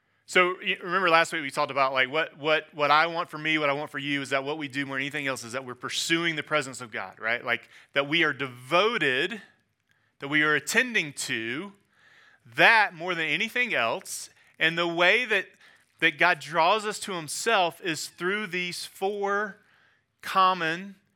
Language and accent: English; Georgia, United States; So I'm from the South, right? I'm from Georgia, so I think I can say this.